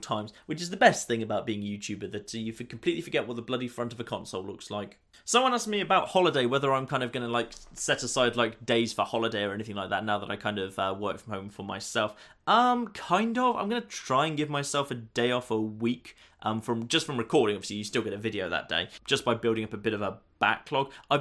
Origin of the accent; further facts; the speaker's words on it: United Kingdom; because I'm British